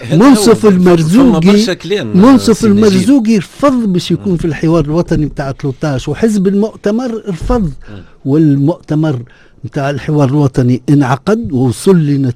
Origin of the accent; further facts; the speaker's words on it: Tunisia; أما أنا كتونسي ننظر لبلادي ومكونات المجتمع متاعي